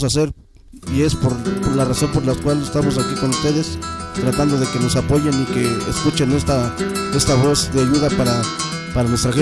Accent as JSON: {"language": "Spanish", "country": "Mexico", "said": "como mexicanos no nos los merecemos. Somos gente de pueblo y gente que merece un mejor trato como gente originaria, como indígena que somos."}